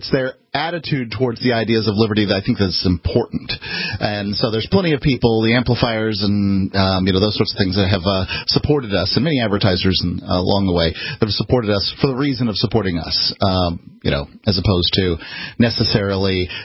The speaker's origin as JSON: {"language": "English", "town": "Sarasota", "region": "Florida", "country": "United States", "tie": "born there", "said": "I was born in Sarasota, Florida, and I can tell you millions of people decided that Florida was a better place to live."}